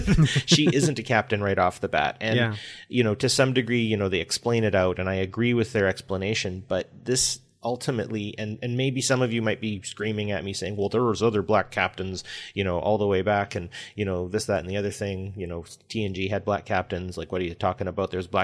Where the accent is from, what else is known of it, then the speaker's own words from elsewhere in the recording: Edmonton, Alberta, Canada; where I grew up in Edmonton, we have Churchill Square.